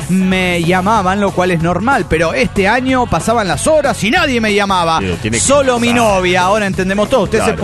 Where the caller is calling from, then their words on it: Monterrey, Nuevo León, Mexico; de Monterrey, Nuevo León, México.